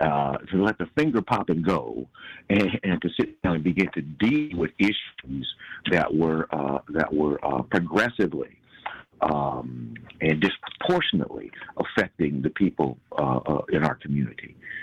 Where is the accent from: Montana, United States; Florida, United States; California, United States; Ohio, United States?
California, United States; Los Angeles; I grew up in Los Angeles, California, man.